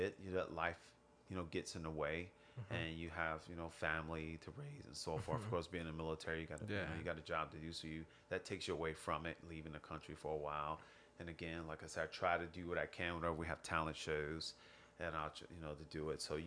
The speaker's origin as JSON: {"language": "English", "town": "Cleveland", "region": "Ohio", "country": "United States", "said": "I'm from Cleveland, Ohio. So I was always kind of somewhat of a class clown when I was coming up in school."}